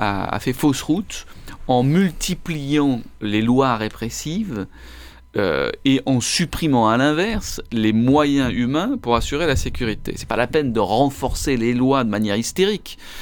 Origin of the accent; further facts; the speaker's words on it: Marseille, Provence-Alpes-Côte d'Azur, France; Je suis Marseillais, j'ai passé la moitié de ma vie à Velo, où j'habite, où j'ai ma maison familiale, où mes parents habitent.